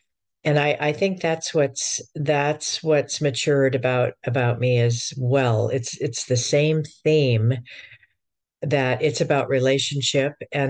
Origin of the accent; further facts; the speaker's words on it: Hawaii, United States; I loved the palm trees and the banyan trees. I grew up in Hawaii there, I'm speaking of.